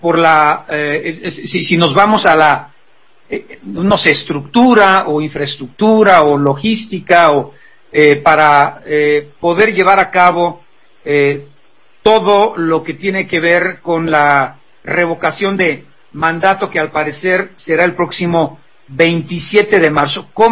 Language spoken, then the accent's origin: Spanish; Mexico; Y vamos a incluirnos todos como mexicanos.